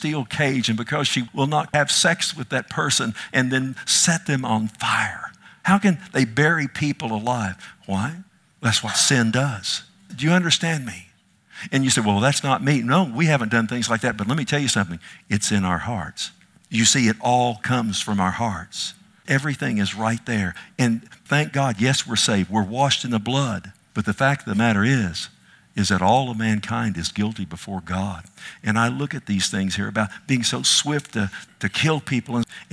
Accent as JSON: {"language": "English", "region": "Texas", "country": "United States", "said": "everything there was concrete, man, and I was from Texas."}